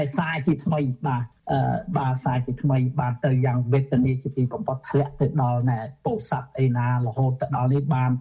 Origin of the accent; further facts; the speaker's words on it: Phnom Penh, Cambodia; moved away; also born or lived in Kampot; តែខ្ញុំបានធំដឹងក្តីនៅឯភ្នំពេញបាទនៅឯភ្នំពេញ